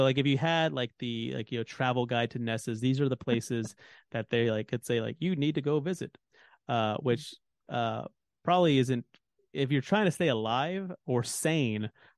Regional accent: Texas, United States; As a Texan, I am obligated to trash talk Oklahoma at least once a week

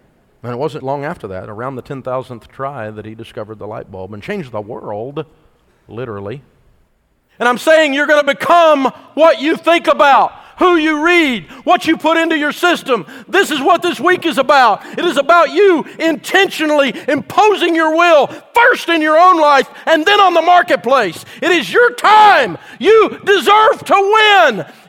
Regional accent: the South, United States; And I'm a Southerner. I mean, that Southern yell

